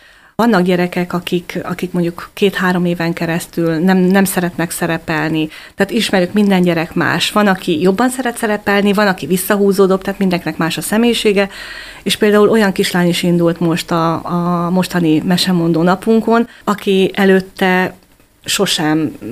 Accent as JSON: {"language": "Hungarian", "country": "Hungary", "said": "igen, magyarok vagyunk"}